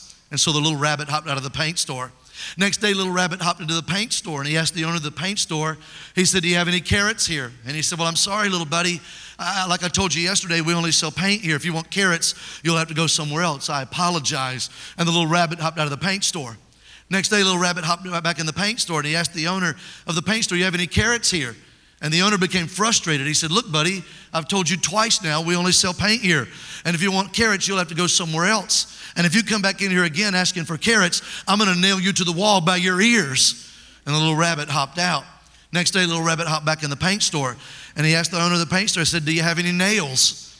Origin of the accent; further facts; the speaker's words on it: Mobile, Alabama, United States; is from Mobile, Alabama, in my hometown.